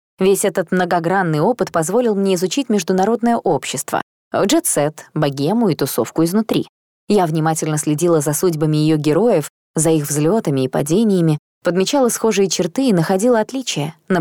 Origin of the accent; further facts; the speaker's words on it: Moscow, Russia; now in London, United Kingdom; Мы, москвичи, всегда смотрели на лимитчиков немного свысока, ощущая себя местной элитой. И только переехав в Лондон, я ощутила все это на собственной шкуре.